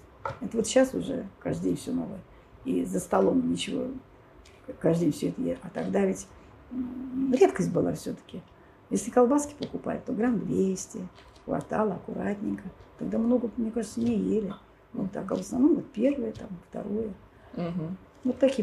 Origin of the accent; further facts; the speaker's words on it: Kolomna, Moscow Oblast, Russia; Я родилась в Коломне, я выросла в Коломне. Это мой город. Это моя улица, я по ней в школу ходила.